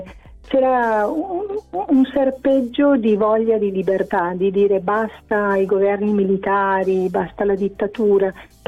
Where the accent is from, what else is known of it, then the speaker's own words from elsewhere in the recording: England, United Kingdom; In quanto inglese, sì.